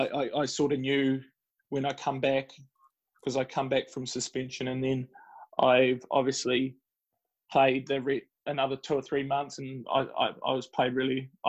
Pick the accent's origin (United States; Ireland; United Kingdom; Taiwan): United Kingdom; Scotland; So we always have a bit of a laugh that we're Scottish worst enemies.